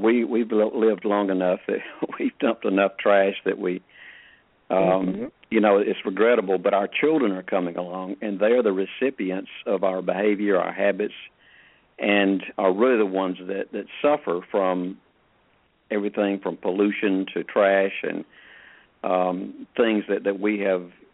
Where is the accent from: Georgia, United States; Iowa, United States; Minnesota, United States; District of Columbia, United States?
Georgia, United States; Atlanta; When I was a kid growing up in Atlanta, I could see the Big Dipper. I could see the Milky Way.